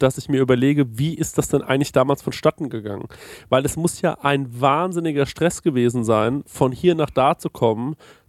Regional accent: Goldbach, Bavaria, Germany; Aber ich bin im multikulturellen Goldbach bei Aschaffenburg aufgewachsen.

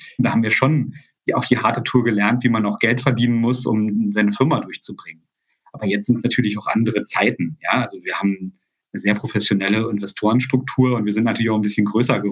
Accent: East Germany, Germany; Ich komme ja aus der DDR

